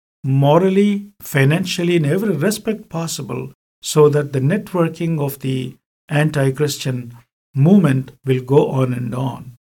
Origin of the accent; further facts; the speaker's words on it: India; we are born and brought up in this country of India, and we are truly Indian, and we love our country, we love our people